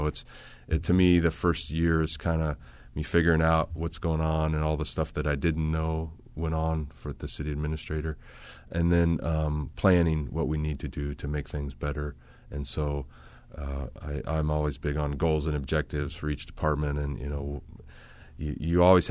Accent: Macomb, Illinois, United States; Growing up, I'm from Macomb originally. Growing up, I probably never imagined I would come back here.

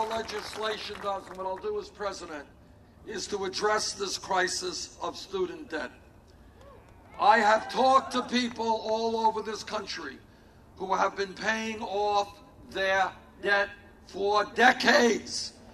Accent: Burlington, Vermont, United States; here in Rapid City, in my hometown of Burlington, Vermont

